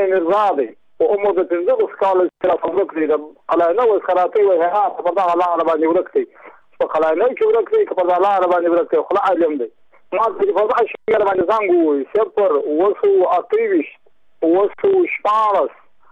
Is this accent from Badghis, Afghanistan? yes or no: yes; Badghis, Afghanistan; زه بخښنه د بادغیس ولایت یم د مخ د ولسوالۍ یم